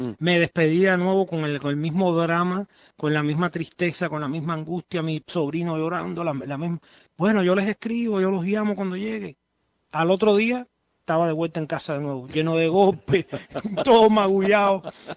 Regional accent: Cuba; now in Key West, United States; Yo salí de Cuba en el 98, el 14 de febrero del 98 salí de Cuba, por última vez, ya después de tres intentos, y el día 18 de ese mismo mes, o sea, 4 días después, llegué aquí a Cayo Hueso.

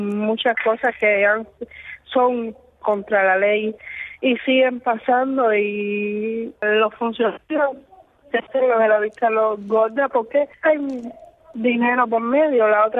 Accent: Cuba; soy una cubana al pie, al pie

